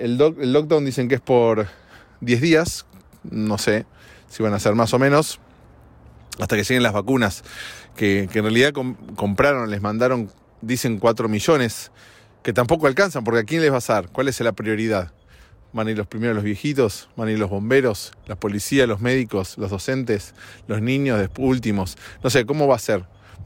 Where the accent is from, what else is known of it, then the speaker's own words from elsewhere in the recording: Argentina; now in United States; Pongo Argentina porque la vivo de cerca, porque tengo familia y es mi país de origen.